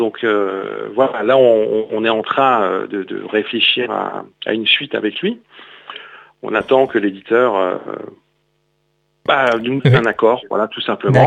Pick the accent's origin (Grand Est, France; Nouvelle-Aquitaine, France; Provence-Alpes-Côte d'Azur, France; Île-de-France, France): Grand Est, France; je suis né en Lorraine